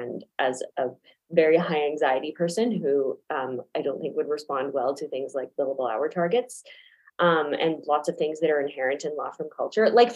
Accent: Calgary, Alberta, Canada; Listen, like I'm from Calgary

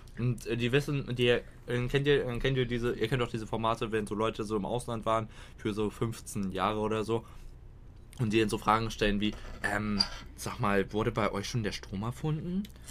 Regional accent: Germany; Vermutlich auch, weil ich natürlich Deutscher bin, aber...

